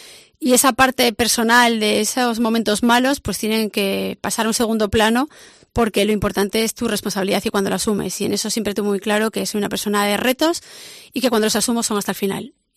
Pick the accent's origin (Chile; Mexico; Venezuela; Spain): Spain; Galicia; estamos en Pollo, somos muy de aquí, somos muy de Pontevedra, la comarca